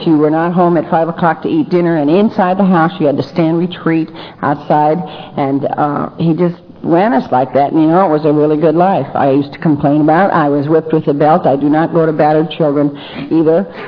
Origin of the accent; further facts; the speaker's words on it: North Dakota, United States; born there; I'm one of seven children. I'm an Army brat. I was born and raised in the service, and I was born in North Dakota to top things off.